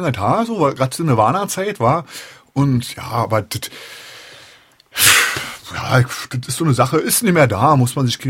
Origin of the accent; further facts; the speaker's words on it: Biesenthal, Brandenburg, Germany; Nee, ich komme im Prinzip aus der Kleinstadt, die ist noch 10 Kilometer entfernt, Biesenthal heißt die.